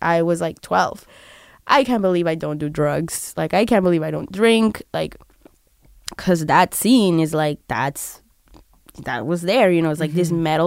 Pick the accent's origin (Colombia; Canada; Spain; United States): Colombia; Barranquilla, Atlántico; when I was growing up in South America, I used to love like metal